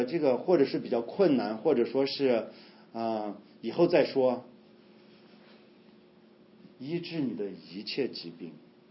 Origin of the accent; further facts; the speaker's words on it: China; 然后一生用我们中国人的话说辛辛苦苦，对不对？